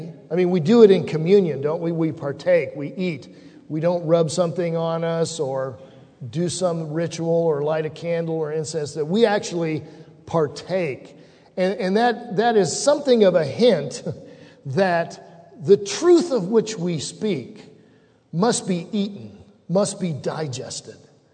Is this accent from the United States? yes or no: yes; United States; because I'm an American